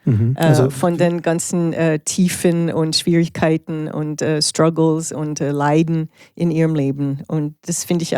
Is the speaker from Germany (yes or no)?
no; Canada; now in Switzerland; Also als in der Schweiz lebende Kanadierin.